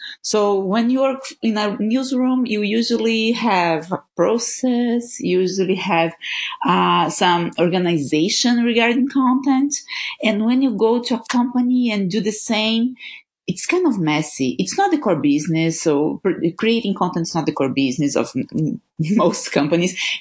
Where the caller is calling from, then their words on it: Florianópolis, Santa Catarina, Brazil; I'm calling from Content Tools house. It's we are in Floripa, Brazil. It's a small island on South Brazil, surrounded by more than 40 beaches